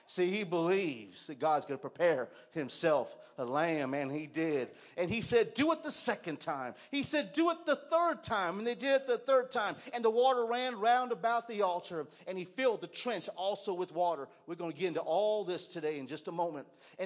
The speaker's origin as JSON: {"language": "English", "region": "California", "country": "United States", "said": "Because I'm from California."}